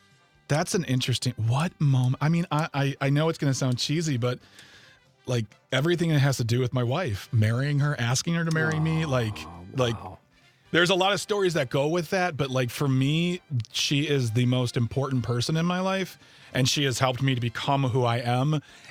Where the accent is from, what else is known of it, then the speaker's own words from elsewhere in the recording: Waukesha, Wisconsin, United States; moved away as an adult; I was born and raised in Waukesha, Wisconsin, which for those who don't know is about 20 minutes west of Milwaukee. I was born and raised there until I was 19 years old.